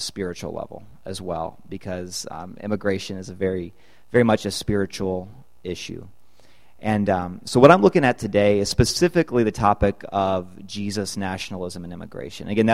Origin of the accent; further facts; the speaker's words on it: Illinois, United States; moved away as an adult; also born or lived in Costa Rica; now in Greenville, United States; I grew up in Illinois, but I moved down to Costa Rica after I finished my undergrad.